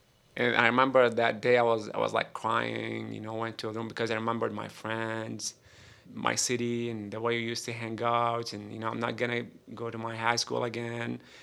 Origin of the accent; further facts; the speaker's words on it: Baghdad, Baghdad Governorate, Iraq; moved away as an adult; I'm 27 years old. I'm originally from Iraq, from Baghdad. When I first came here, I think I was 21. Then we came here as a refugee with my family.